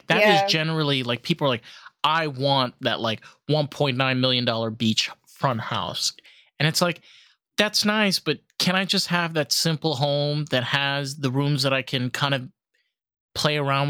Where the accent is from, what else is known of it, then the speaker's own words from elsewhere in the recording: New York, United States; I remember even as a kid growing up in New York, we used to have grasshoppers around like July and August.